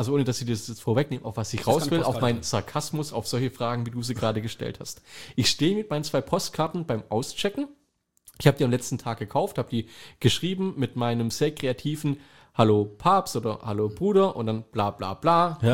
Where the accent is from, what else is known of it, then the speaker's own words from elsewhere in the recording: Kiel, Schleswig-Holstein, Germany; Das ist das, womit wir in Anführungsstrichen in Kiel groß geworden sind.